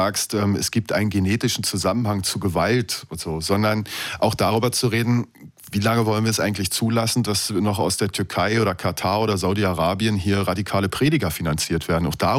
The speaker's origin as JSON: {"language": "German", "town": "Eberswalde", "region": "Brandenburg", "country": "Germany", "tie": "born or raised there", "said": "Und ich kenne zum Beispiel jetzt in meiner Heimatstadt in Eberswalde, eine Apotheke musste schließen"}